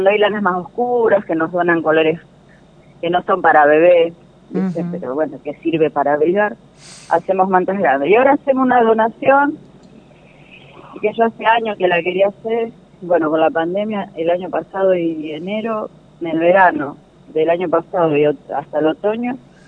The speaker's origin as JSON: {"language": "Spanish", "town": "Fray Luis Beltrán", "region": "Santa Fe", "country": "Argentina", "said": "Yo soy de Félix Beltrán"}